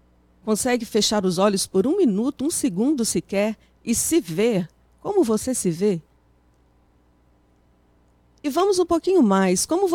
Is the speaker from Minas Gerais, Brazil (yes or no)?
yes; Timóteo, Minas Gerais, Brazil; sou de Timóteo